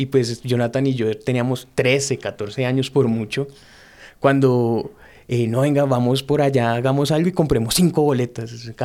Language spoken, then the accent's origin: Spanish; Bogotá, Colombia; Nosotros crecimos en Las Ferias, La Estrada, Santa María del Lago.